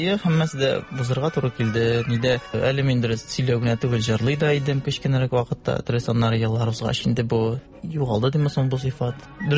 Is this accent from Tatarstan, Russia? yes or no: yes; Tatarstan, Russia; Күкмара районының бик матур җирдә, елга буенда урнашкан татар тулысы авылыннан.